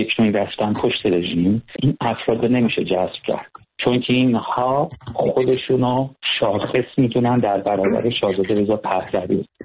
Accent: Iran; چون من به عنوان یک ایرانی

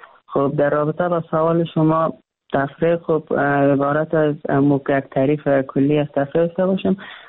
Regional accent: Maidan Wardak, Afghanistan; born there; در ولایت میدان وردک در موجه زادگاه من هم هست

